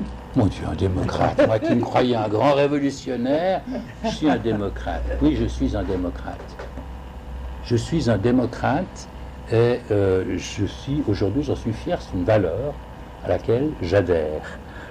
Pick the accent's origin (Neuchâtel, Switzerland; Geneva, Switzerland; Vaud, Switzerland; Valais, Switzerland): Geneva, Switzerland; accent: Geneva; Je suis suisse, je suis trilingue, je suis fils d'un Tessinois, d'une Suisse allemande, et j'ai grandi à Genève, au quartier des Ouïes, avec l'accent genevois